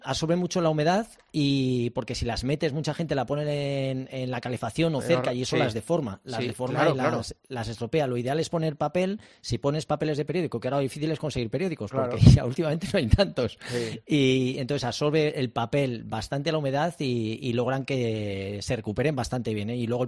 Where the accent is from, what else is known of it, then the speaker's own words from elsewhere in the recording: Spain; ahora soy el histórico español.